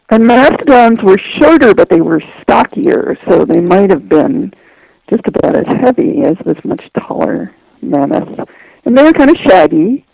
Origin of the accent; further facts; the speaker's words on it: Chicago, Illinois, United States; I grew up in Chicago, and I was a very frustrated kid because I wanted to be out in the wild.